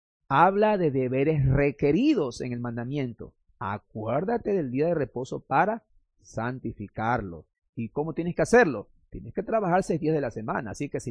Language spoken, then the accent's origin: Spanish; Guayaquil, Guayas, Ecuador; como nosotros decimos, como buen guayaquileño, nos sacamos el aire, sudamos la gota gorda